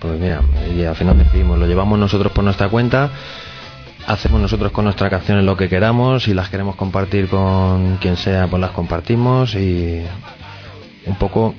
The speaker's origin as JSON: {"language": "Spanish", "town": "Madrid", "region": "Community of Madrid", "country": "Spain", "said": "del barrio donde somos, de San Blas, pero bueno, somos más de Canillejas"}